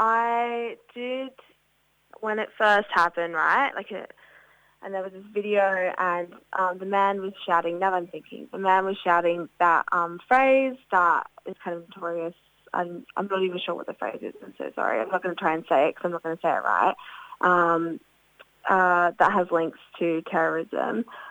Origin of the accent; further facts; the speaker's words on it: South Australia, Australia; I'm from South Australia, so rugby is a foreign concept to me